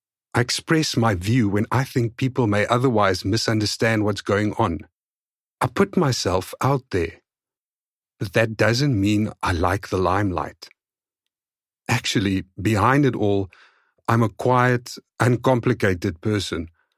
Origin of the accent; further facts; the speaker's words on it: Despatch, Eastern Cape, South Africa; Dispatch, where I grew up in the Eastern Cape, is a small working-class town, home to 40,000 people, about 30 kilometers from Port Elizabeth, PE, now Kaberga. I was born on 5 November 1972 in the provincial hospital of the neighboring town of Uitenhage